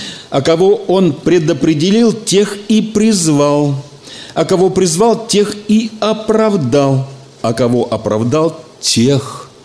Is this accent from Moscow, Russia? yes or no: no; Saint Petersburg, Russia; born there; Родился я в Ленинграде, живу в Петербурге, там совершаю пресвитерское служение в одной из церквей нашего братства.